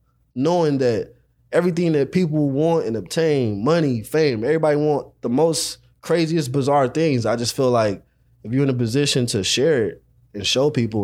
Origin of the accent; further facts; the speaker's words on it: South Central, California, United States; Because at the end of the day, I'm from South Central, man. Shit is hard.